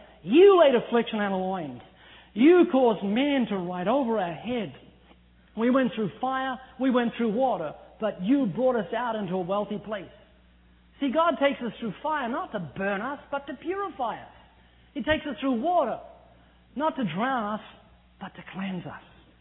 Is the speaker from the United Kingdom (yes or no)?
no; New Zealand; now in United States; I'm originally from New Zealand, although you wouldn't know it. I've lost my accent. I've been living in California for 14 years.